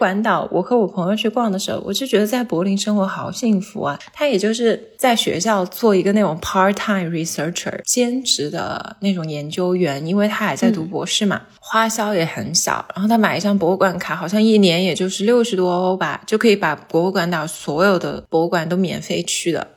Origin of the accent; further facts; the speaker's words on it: Changsha, Hunan, China; now in Germany; 因为我是长沙人嘛，